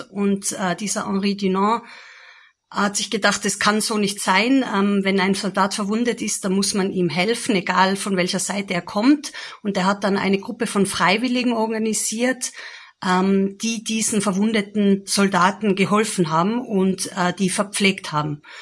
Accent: Tyrol, Austria; Ich komme ursprünglich aus Tirol

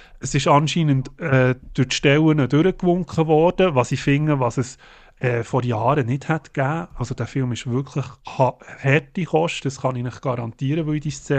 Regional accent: Switzerland; bei uns in der Schweiz anscheinend am 26. Oktober aufschlägt als Premiere.

